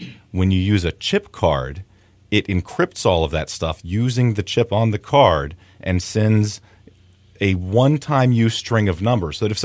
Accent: Maryland, United States; I grew up here in Frederick County.

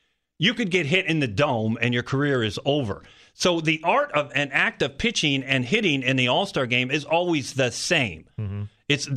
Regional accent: California, United States; I grew up here in Southern California

